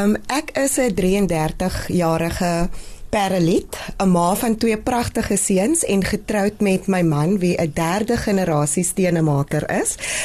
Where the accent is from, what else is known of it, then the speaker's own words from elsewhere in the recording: Paarl, Western Cape, South Africa; ek is gebore in die Parel. Ek het gematrikuleer by New Orleans Sekondêr. Ek was ook 'n student by New Orleans Primêr gewees, so heel wat in die New Orleans en groot geraak in New Orleans.